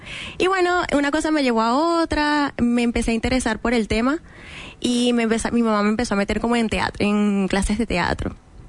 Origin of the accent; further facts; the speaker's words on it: Venezuela; Yo soy de Venezuela, entonces mi mamá siempre me quiso meter como en cosas teatrales, artísticas.